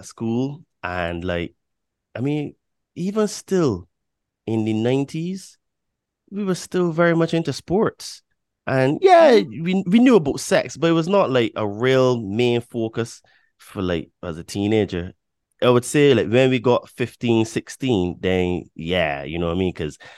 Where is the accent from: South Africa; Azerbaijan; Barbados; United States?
Barbados; born there; I'm 41, right? So, and I was born in Barbados.